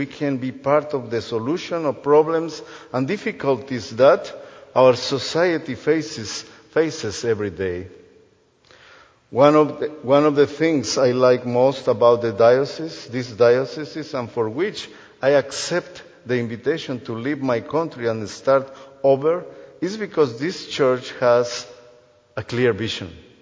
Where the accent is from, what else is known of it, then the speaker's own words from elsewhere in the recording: Guatemala; English is a second language; also born or lived in Costa Rica; I am originally from Guatemala. When I moved from Guatemala to Costa Rica, the people don't hear that last name too, and they call me